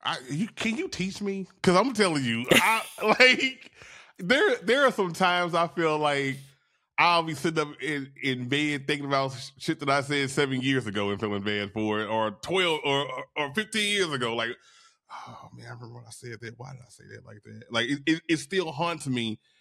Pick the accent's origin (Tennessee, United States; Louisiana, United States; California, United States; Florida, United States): Louisiana, United States; No, because I'm from Louisiana. That's how we talking.